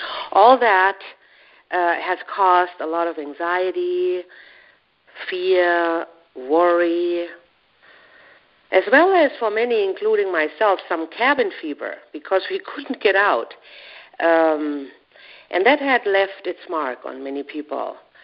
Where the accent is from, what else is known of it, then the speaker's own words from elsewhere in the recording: Germany; now in Brooklyn, United States; I hail from Germany, but I live in Brooklyn, New York.